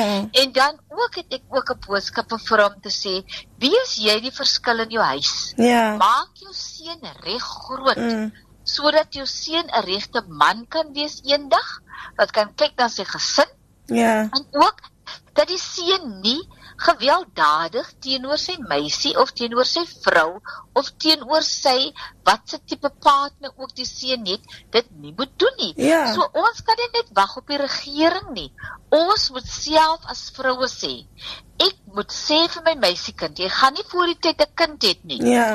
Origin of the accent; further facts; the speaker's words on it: Wellington, Western Cape, South Africa; ek is van Wellington, en ons is van die kloof, en ek het groot geword in Wellington, en ek het school gegaan, eers by Pau Gedenk, primair, toe gaan ek Bergrivier, hoërskool